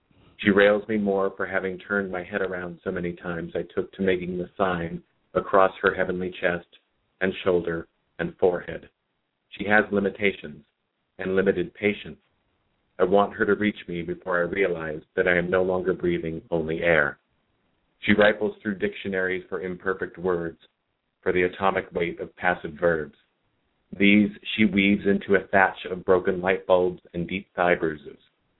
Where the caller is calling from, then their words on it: Santa Ana, California, United States; I'm in Santa Ana.